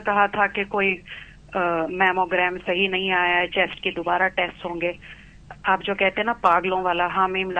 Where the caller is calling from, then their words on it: United States; امریکہ سے.